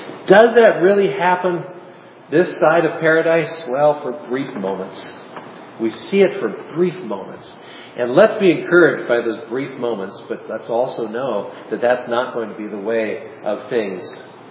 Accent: Philadelphia, Pennsylvania, United States; I come from Philadelphia.

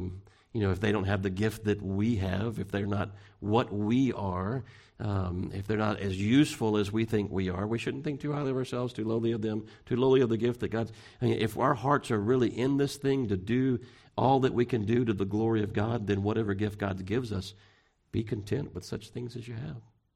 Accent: Pasadena, Texas, United States; born there; You know, I was born in Pasadena, so I'm not far, not California, but Texas. Born pretty close by, you know, so I'm not too far away.

